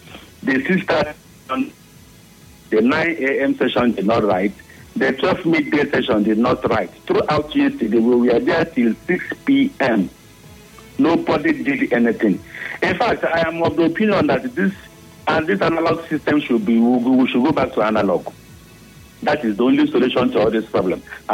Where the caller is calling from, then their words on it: Eneka, Rivers, Nigeria; I'm calling you from Eneka.